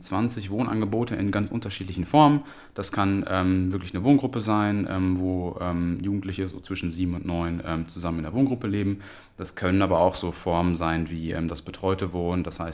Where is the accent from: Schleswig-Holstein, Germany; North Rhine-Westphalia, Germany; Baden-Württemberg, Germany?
North Rhine-Westphalia, Germany; Bielefeld; ich bin mittlerweile auch 34 Jahre alt, Wahnsinn, wie die Zeit rennt. Ich bin Bielefelder und bin ganz verliebt in die Region Ostwestfalen-Lippe.